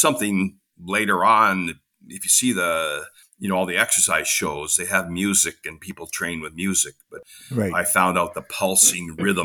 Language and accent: English; Vancouver, British Columbia, Canada; born there; Yes, I was born in Vancouver and started my musical career in Vancouver.